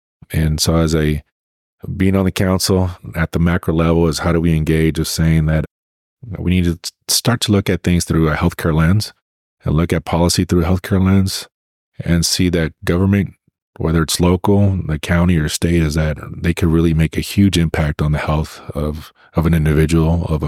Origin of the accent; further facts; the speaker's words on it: Sparks, Nevada, United States; so at Sparks High, I was a kid, you know, I grew up on Greenbrae, right there, Greenbrae and Sullivan.